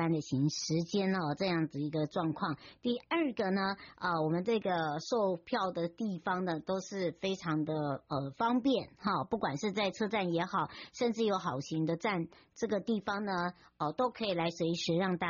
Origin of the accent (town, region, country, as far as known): Hualien County, Taiwan; born or raised there